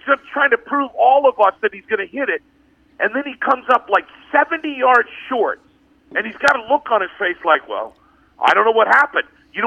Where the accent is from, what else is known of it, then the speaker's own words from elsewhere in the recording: Maryland, United States; Yeah, my home state of Maryland, boy, that's a beautiful course